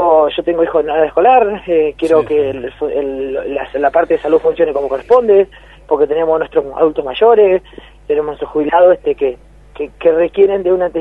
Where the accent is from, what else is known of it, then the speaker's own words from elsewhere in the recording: Argentina; tenemos que pensar como argentinos